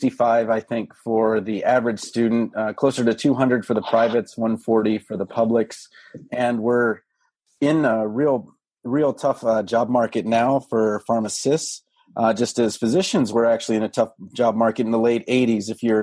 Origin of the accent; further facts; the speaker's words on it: Washington, District of Columbia, United States; Well, I'm a Washingtonian. That's where I was born. So I'm from Washington, D.C. But if you marry a Midwesterner, you end up in the Midwest.